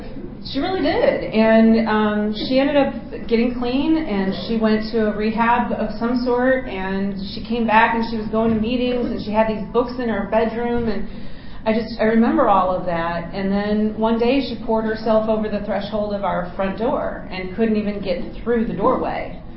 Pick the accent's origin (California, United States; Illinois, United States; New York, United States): Illinois, United States; Chicago; now in Maryland, United States; Like when I moved to Maryland from Chicago, I got one of those Maryland license plates that said the War of 1812 on it.